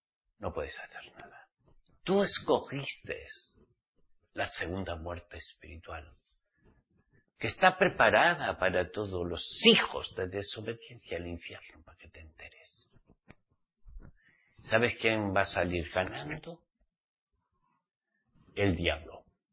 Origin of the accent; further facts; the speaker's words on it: Basque Country, Spain; charrucas, como se dice en mi tierra, charruca, charruca, perro en vasco.